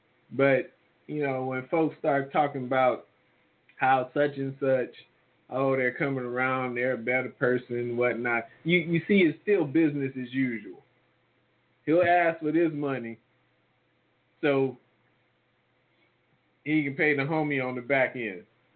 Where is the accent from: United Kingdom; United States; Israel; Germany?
United States; New Orleans, Louisiana; I mean, even more than my hometown, New Orleans, Katrina.